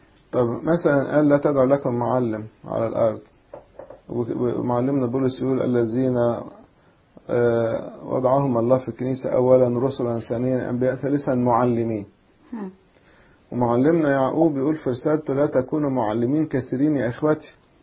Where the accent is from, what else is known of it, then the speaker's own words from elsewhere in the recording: Upper Egypt, Egypt; احنا عندنا في الصعيد الجد يقول يا سيدي، وتيتا يقول لها ستي